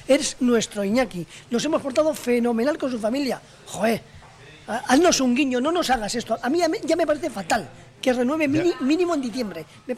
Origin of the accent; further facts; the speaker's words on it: Bilbao, Basque Country, Spain; o sea, que soy de Bilbao.